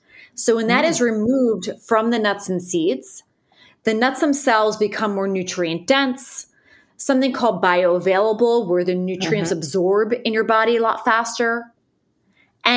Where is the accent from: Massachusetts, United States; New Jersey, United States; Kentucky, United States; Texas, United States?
New Jersey, United States; now in Nashville, United States; I moved to Nashville 9 years ago. I'm from Northern New Jersey. I was living in New York City after college, and my husband's job brought us to Nashville.